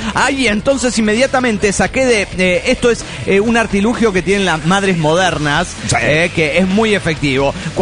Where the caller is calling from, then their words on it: Panama; de Panamá.